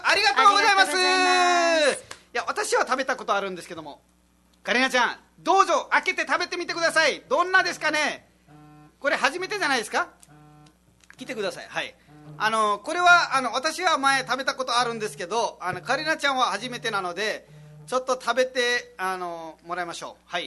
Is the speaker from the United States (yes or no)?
no; Nepal; first language Nepali; Japanese is a second language; あ、自分たちはネパール語なんですけども、ネパールもあのなんかヒマラヤとかあのちょっと山のところとか、あの東とか南とかあの中、あのそういうあの方言がい